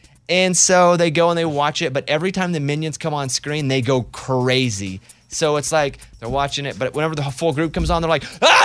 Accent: Arkansas, United States; I didn't grow up with an NFL team. I grew up in Arkansas. We did not have an NFL team, and most people in Arkansas were Cowboys fans.

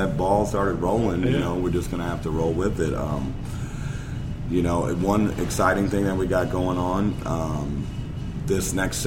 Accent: Festus, Missouri, United States; I'm originally from Festus, Crystal City area, but once we came up here, you know, we got the ball rolling

